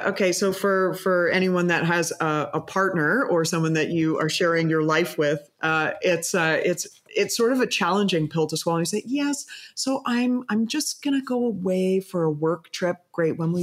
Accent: Canada; being Canadian

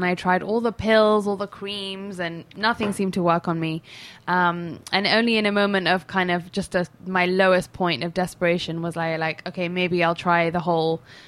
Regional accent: London, United Kingdom; London as well. England.

